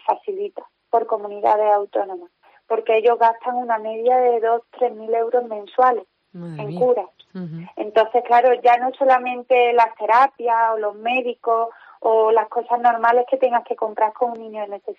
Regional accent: Córdoba, Andalusia, Spain; nos desplazamos a Sevilla, somos de Córdoba

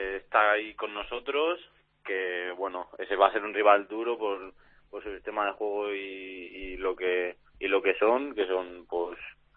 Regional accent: Esparreguera, Catalonia, Spain; yo empecé pues en mi pueblo a jugar a fútbol sala.

